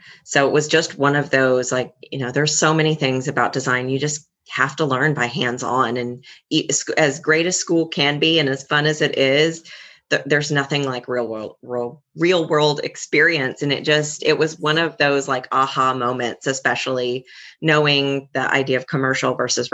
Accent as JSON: {"language": "English", "town": "Plano", "region": "Texas", "country": "United States", "tie": "born or raised there", "said": "I was up in the Plano area. So I actually went to Carrollton School District."}